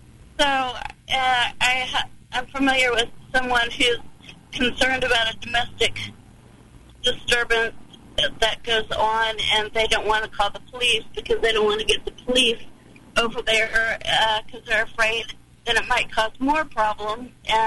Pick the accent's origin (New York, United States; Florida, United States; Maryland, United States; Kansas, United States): Kansas, United States; Kansas City; I'm from Kansas City, Kansas.